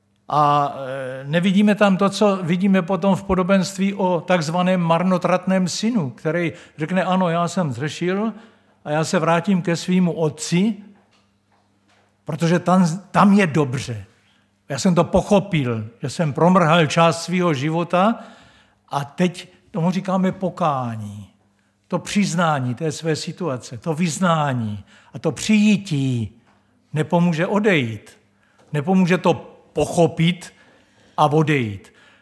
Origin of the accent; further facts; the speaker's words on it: Brno, South Moravian Region, Czechia; já jsem ze Židenice